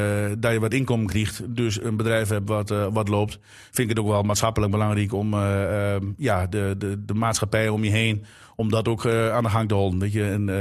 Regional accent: Drenthe, Netherlands; Maar dan schreeuwen wij nooit zo hard van de daken, want je bent bescheiden als Drent.

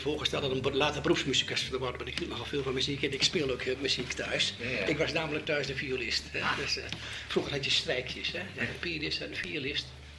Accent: Rode, Netherlands; born there; Ik ben in Rode geboren.

